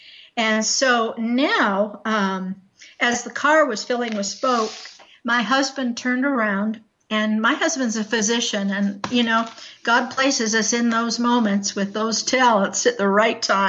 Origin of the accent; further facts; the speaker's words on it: Ontario, Canada; now in United States; I come from the northern shores of Lake Erie around the Great Lakes. I was raised in Ontario, Canada, so hello to all the Canadian people out there. I was raised in a rural farming background, and now I have dual citizenship.